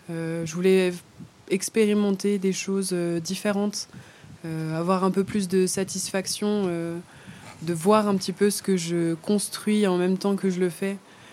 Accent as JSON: {"language": "French", "country": "France", "said": "Du coup, je suis française, je précise peut-être."}